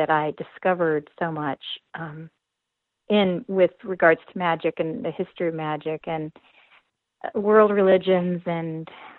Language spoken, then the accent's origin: English; Pasadena, California, United States; Well, I was born in Pasadena, California. So I lived in the Southern California area. We moved out of Pasadena area or downtown when I was about 8 over to the coast. And I really enjoyed growing up there.